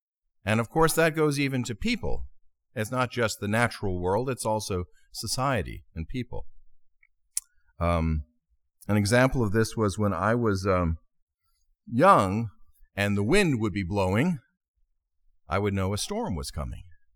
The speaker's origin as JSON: {"language": "English", "region": "Connecticut", "country": "United States", "tie": "born or raised there", "lives_now": "California, United States", "said": "I remember growing up in Connecticut, on the East Coast. We don't have this out here in California so much"}